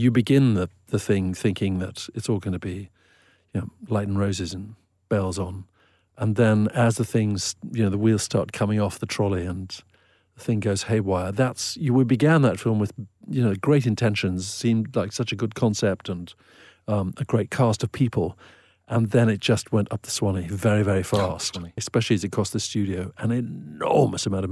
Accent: Eswatini; when I was a teenager in the 70s, growing up in Swaziland.

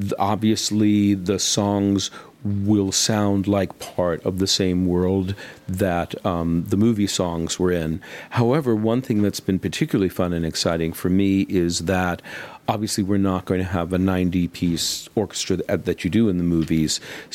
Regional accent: United States; I'm obviously American, and in the States we have families pulled apart

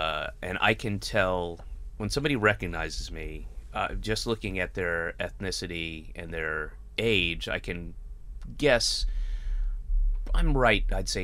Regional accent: New York, United States; also born or lived in Atlanta; I was born in Atlanta in the South, and but moved away when I was like five. So then I came from New York, and I was an alien to so many people

